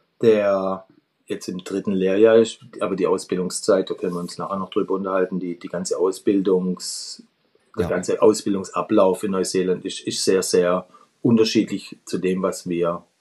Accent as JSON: {"language": "German", "town": "Kirchheim", "region": "Baden-Württemberg", "country": "Germany", "tie": "born or raised there", "said": "Ich bin wegen seinem Schreinerbetrieb in Deutschland groß geworden. Meine Eltern hatten eine Büromöbelfabrik im Kreis Ludwigsburg in Kirchheim."}